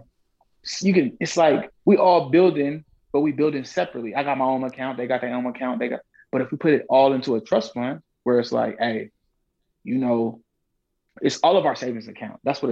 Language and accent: English; Killeen, Texas, United States; this is my first time outside of Texas. I'm born and raised in Killeen. So it's my first time like out.